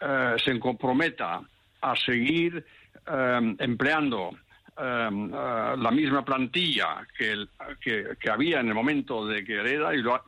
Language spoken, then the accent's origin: Spanish; Spain; born there; Bueno, soy casado con una española, he nacido en España, voy mucho a España, yo me siento muy cercano de ustedes.